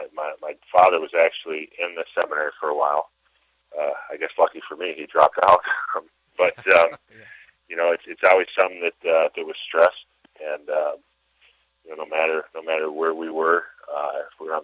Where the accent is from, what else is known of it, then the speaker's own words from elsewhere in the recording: St. Paul, Minnesota, United States; I grew up in St. Paul, Minnesota, and was lucky enough to be raised by two parents who were Catholics.